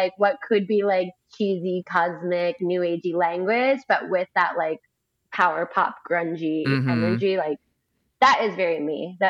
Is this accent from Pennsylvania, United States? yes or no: yes; Philadelphia, Pennsylvania, United States; the distance from what I grew up with in Philly.